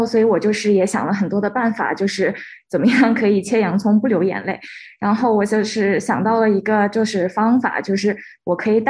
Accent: Minneapolis, Minnesota, United States; 大家好，我是来自 Minneapolis 的

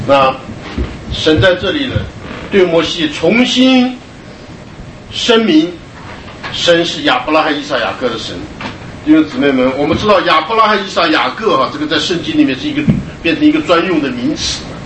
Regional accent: China; 但我们中国人呢，这个对这个脱鞋是更是比较能领会啊。

